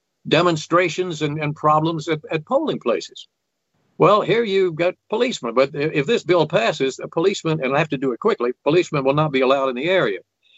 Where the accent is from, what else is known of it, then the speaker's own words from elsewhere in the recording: New Jersey, United States; But the fact that I was from New Jersey cast a certain aura about me that seemed to fascinate them.